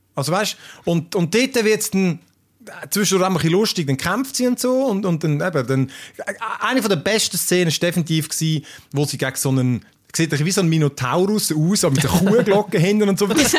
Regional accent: Switzerland

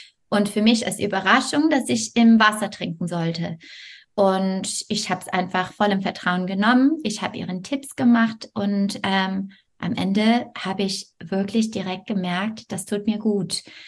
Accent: Canada; German is a second language; moved away as an adult; also born or lived in France; now in Germany; Wie du gesagt hast, ich komme ursprünglich aus Kanada. Das heißt, ich habe jetzt seit 14 Jahren wohne ich hier in Deutschland. Ich war zwischendurch ein Jahr in Frankreich und habe Deutsch so vor 14 Jahren gelernt.

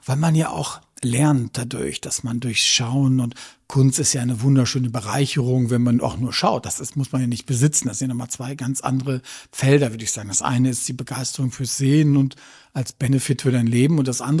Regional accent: Münster, North Rhine-Westphalia, Germany; ich komme ja aus Münster

